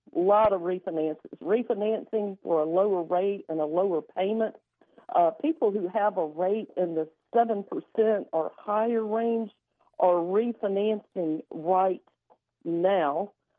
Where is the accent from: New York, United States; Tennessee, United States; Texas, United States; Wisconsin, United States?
Tennessee, United States; also born or lived in Portland, United States; now in Memphis, United States; Well, I grew up in West Tennessee, and I've lived in Memphis most of my life. I did live in Portland, Maine, though, for a few years.